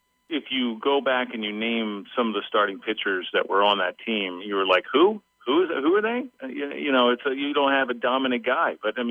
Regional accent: Baltimore, Maryland, United States; I grew up in Baltimore, so I grew up on the East Coast.

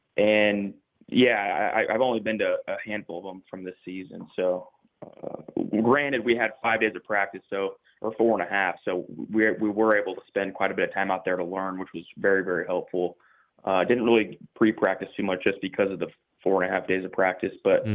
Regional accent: California, United States; You know, I'm from Northern California, north of Sacramento, and, you know, with Clear Lake being in my backyard

